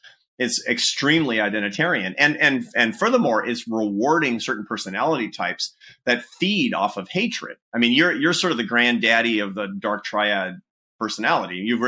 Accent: United States; for the first 5 years or so, I'm an American. I was kind of aggrieved and sort of injured until I realized this is how we roll, man.

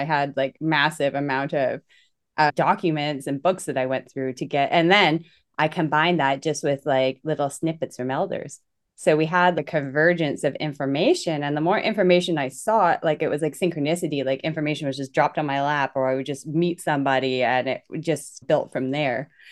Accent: Vancouver, British Columbia, Canada; also born or lived in Northwest Territories; So I'm Canadian and I was born to the Northwest Territories. I ended up being raised in like a shitty suburb of Vancouver.

